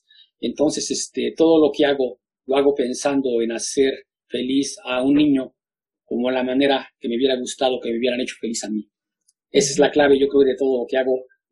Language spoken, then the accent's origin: Spanish; Mexico City, Mexico; Cuando yo era niño y viví y crecí en México, en la Ciudad de México